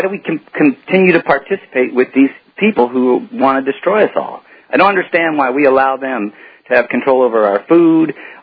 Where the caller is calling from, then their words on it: Eugene, Oregon, United States; No, we've been listening to you for a while, and we're from Eugene.